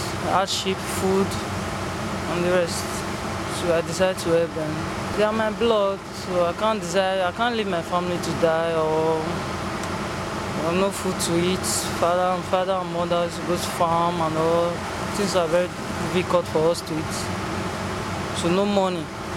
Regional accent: Nigeria; English is a second language; I'm from Nigeria.

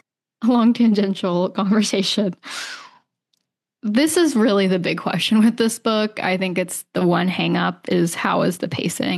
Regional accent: United States; I know but I'm American, like, you know

